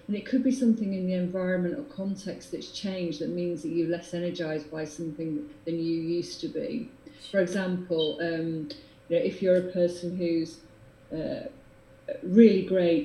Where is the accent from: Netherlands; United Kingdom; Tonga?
United Kingdom; Because we're British and we're modest